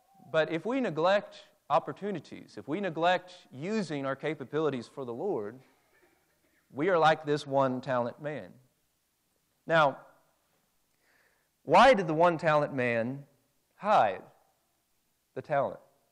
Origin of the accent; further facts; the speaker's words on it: Indianapolis, Indiana, United States; And there have been a lot of debates even in my hometown of Indianapolis that are still raging over that.